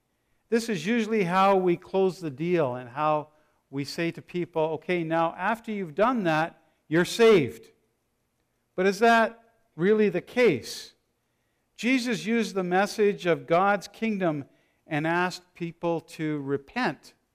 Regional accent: Canada; I'm a Canadian. I'm a Christian already because I'm born in Canada.

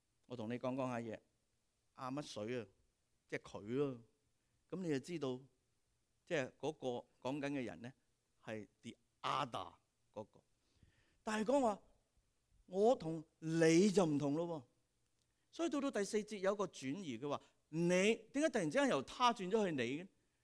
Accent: Guangdong, China; 我哋廣東人聽幾好啊，係咪？

